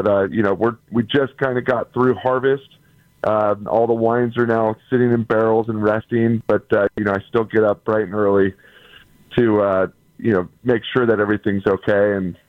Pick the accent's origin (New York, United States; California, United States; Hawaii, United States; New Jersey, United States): California, United States; Sonoma; I'm from Sonoma, born and raised out here in Sonoma Valley in California.